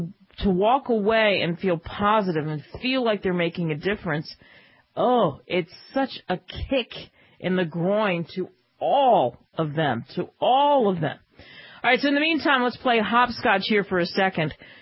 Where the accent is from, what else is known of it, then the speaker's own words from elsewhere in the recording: United States; And it's so infuriating because, to me, as an American, the pictures are clear.